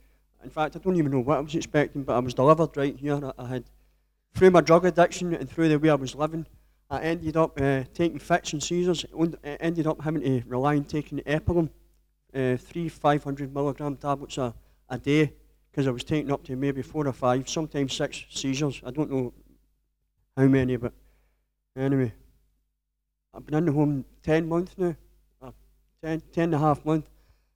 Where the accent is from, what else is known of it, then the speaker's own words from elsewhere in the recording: Scotland, United Kingdom; moved away; I came from Scotland about 3.